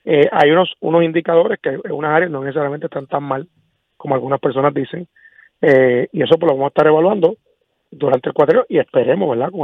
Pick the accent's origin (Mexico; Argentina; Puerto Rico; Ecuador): Puerto Rico; como ciudadano, como cristiano, como puertorriqueño